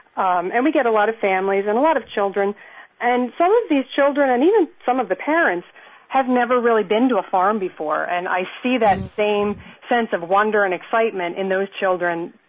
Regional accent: New Jersey, United States; I'm from Jersey, so I love tomatoes. Jersey tomatoes are the best in the world.

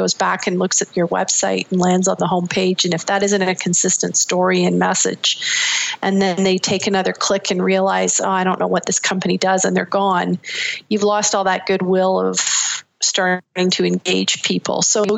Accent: Barrie, Ontario, Canada; Town. And well, a town just north of Toronto called Barrie, On

